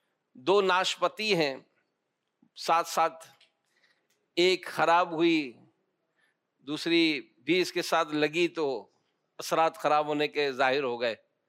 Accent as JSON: {"language": "Urdu", "town": "Hyderabad", "region": "Sindh", "country": "Pakistan", "tie": "born or raised there", "said": "ہم اڈوانی لین میں رہتے تھے, میں بچپن میں نے آپ حیدرآباد میں گزارا ہے"}